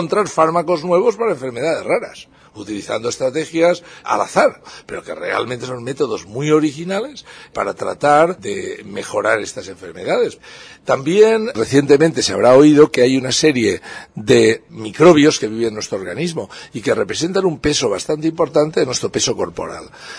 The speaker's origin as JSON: {"language": "Spanish", "town": "Valencia", "region": "Valencian Community", "country": "Spain", "said": "Yo soy de Valencia y trabajo en Valencia"}